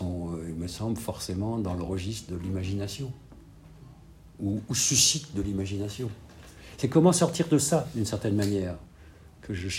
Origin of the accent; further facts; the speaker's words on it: France; Je suis français, mais si je dois dire le « je » que je suis, « français » n'est pas un adjectif suffisant